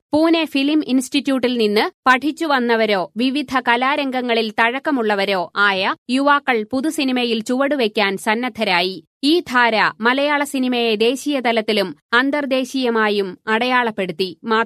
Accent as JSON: {"language": "Malayalam", "town": "Koothuparamba", "region": "Kerala", "country": "India", "tie": "born or raised there", "said": "ഞാൻ ജനിച്ചു വളർന്നത് പഴയ ബ്രിട്ടീഷ് മലബാറിലെ കൂത്തുപറമ്പ് എന്ന ചെറുപട്ടണത്തിലാണ്."}